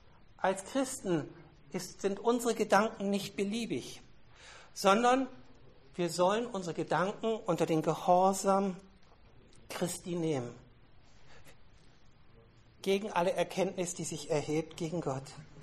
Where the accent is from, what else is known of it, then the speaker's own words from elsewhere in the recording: Germany; In meiner Heimat, wo ich herkomme, gibt es einen Beruf, der nennt sich Lotse. Und ein Lotse ist jemand, der versucht, ein Schiff, wenn es durch die Weser fährt, richtig durch das Schiffbett zu steuern